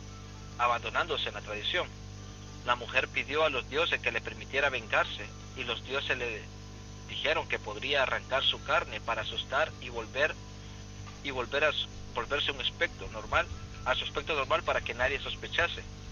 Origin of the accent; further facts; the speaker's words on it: Santiago de María, Usulután, El Salvador; hay una vuelta en una carretera allá en El Salvador, que conecta mi pueblo, que se llama Santiago de María, con otro pueblo que se llama El Triunfo